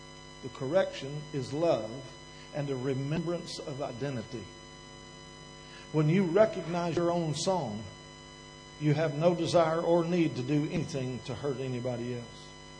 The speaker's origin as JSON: {"language": "English", "region": "Kentucky", "country": "United States", "tie": "born there", "said": "I was born in Kentucky. I came from deep roots and tangled limbs."}